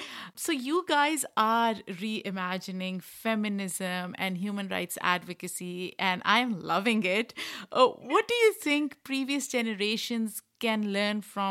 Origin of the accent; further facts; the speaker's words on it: Pakistan; and you and I both come from Pakistan, different generations, but we are both from Pakistan.